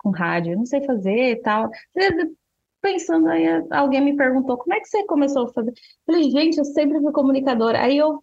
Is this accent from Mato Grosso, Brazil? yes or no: yes; Cuiabá, Mato Grosso, Brazil; Sou cuiabana, né, tenho 30 anos, meu pai é cuiabano, minha mãe é nordestina, lá de Alagoas, lá daquela terra linda que é Maceió